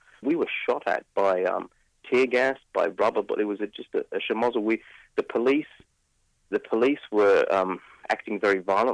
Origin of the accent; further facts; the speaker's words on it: Australia; I am an Egyptian. I was born in Australia, but my mother and father are Egyptian, so I've pretty much grown up in Australia all of my life. However, I've consistently come to Egypt over the past 15, 20 years.